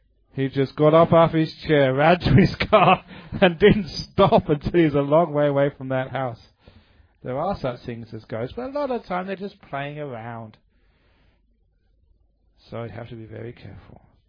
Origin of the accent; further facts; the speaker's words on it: England, United Kingdom; You know, I'm English, I like fish and chips.